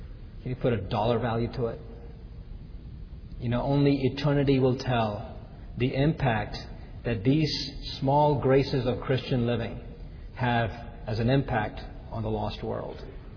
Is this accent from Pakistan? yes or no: no; India; I come all the way from India, and there's not a single person here who's willing to comply.